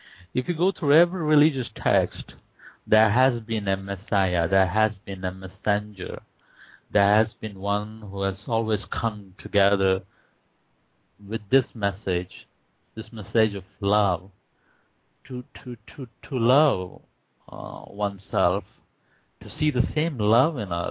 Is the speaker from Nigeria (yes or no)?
no; India; I'm from India, and we're a bunch of very religious people